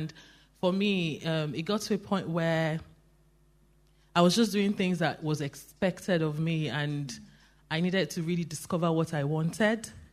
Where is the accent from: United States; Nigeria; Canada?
Nigeria; born there; I was born in Nigeria, as most of you know, and so I was born into a very Christian family.